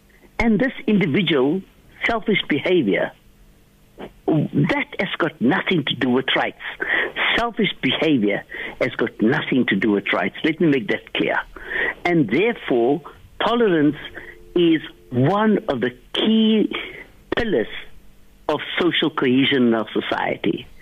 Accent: Bishop Lavis, Western Cape, South Africa; I come from Bishop Lavis. In Bishop Lavis, we grew up Christians and Muslims. We eat together.

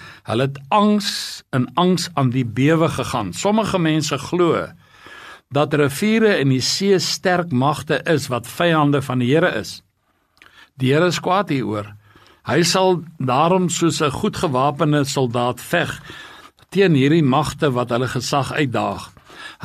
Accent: Highveld, South Africa; now in Cape Town, South Africa; daar waar ek groot geword het in die Hoofveld en ek het 'n lang tyd nog, wel ek is nou meer as die helfte van my lewe al in die Kaap

